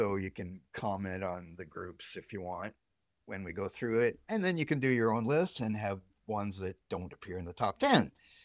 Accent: Canada; since I'm a Canadian

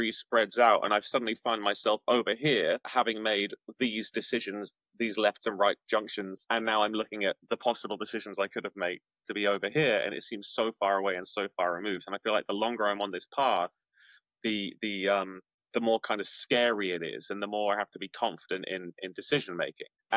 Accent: England, United Kingdom; maybe it's because he's Australian and I'm English

